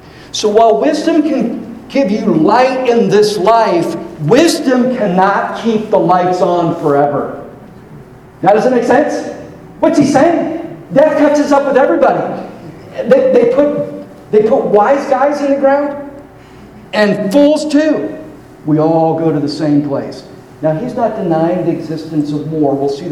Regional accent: Pennsylvania, United States; I grew up in Pennsylvania, on the opposite side of the continent from Tucson.

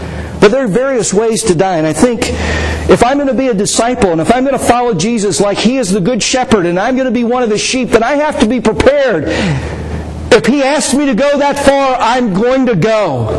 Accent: United States; You know, and I grew up in America. Where in America we do everything big, right?

